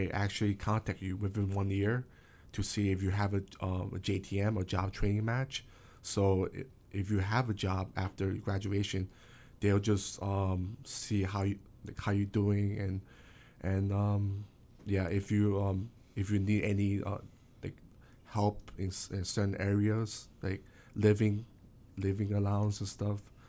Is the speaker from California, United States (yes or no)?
no; New York City, New York, United States; And I'm from New York City.